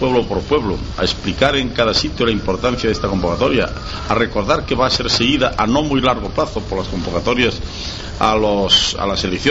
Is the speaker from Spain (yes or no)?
yes; Spain; Todos somos españoles y tenemos mucho más en común que aquellas cosas que nos puedan diferenciar.